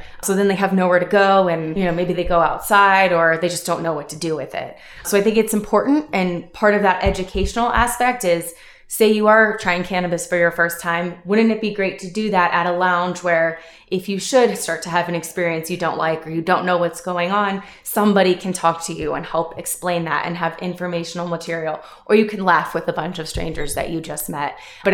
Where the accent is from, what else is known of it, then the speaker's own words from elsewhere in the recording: Cleveland, Ohio, United States; also born or lived in Washington, D.C.; now in Boulder, United States; I grew up in Cleveland outside the Midwest, and then I spent some time in the East Coast in the DC area. And I just really love Colorado and Boulder